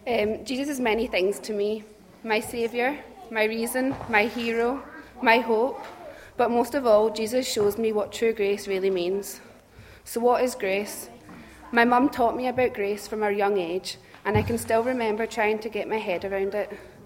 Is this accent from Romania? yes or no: yes; Romania; As you almost likely know, I grew up in Romania from the age of 10. My parents started a small charity